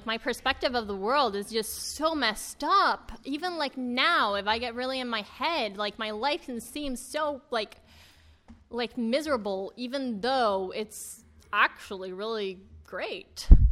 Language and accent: English; Puerto Rico; And that it was winter, and I'm from Puerto Rico, and it was really cold outside.